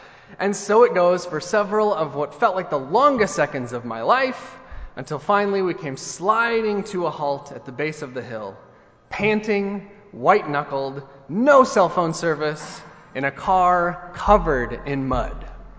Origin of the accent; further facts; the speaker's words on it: Iowa, United States; now in Michigan, United States; But, you know, Ray and I are not originally from here or even Michigan. We are originally from Iowa.